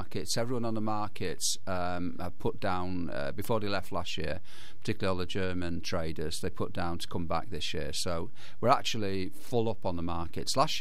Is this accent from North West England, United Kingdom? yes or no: yes; Manchester, North West England, United Kingdom; I was brought up in North Manchester, went to school at Mount Carmel, and lived in Factory Lane, Harper Hay, for quite a while, and now I live in town, but a lot of my family live in North Manchester, live in Harper Hay and Blakely